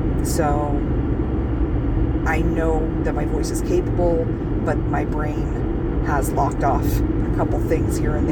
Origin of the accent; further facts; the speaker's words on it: United States; I'm American trash. I say aunt.